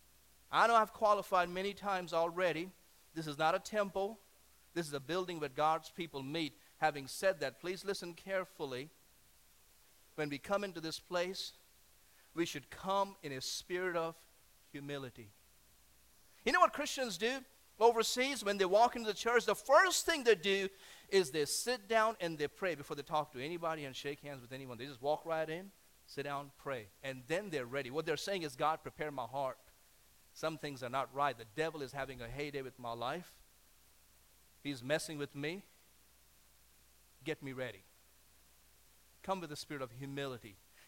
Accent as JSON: {"language": "English", "country": "India", "said": "Now I come from India, so maybe that's what it is."}